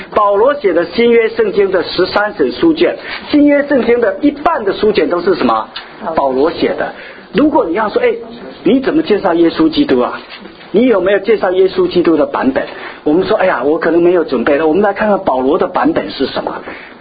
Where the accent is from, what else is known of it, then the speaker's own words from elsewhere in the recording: China; 以色列人的逢年过节跟我们中国人不一样。中国人逢年过节我们坐在一起干嘛？